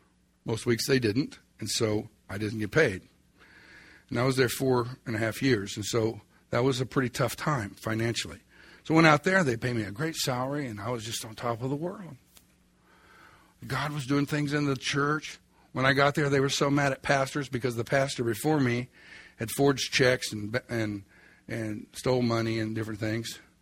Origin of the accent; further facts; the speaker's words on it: Oklahoma, United States; Even though I'm from Oklahoma, that was culture shock, buddy.